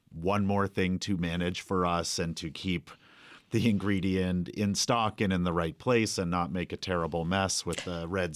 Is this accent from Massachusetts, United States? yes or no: yes; Massachusetts, United States; I grew up in Massachusetts, so that's not natural to my lexicon and understanding.